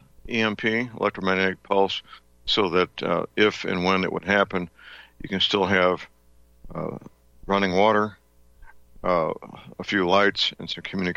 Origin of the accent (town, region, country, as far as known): St. Louis, Missouri, United States; born or raised there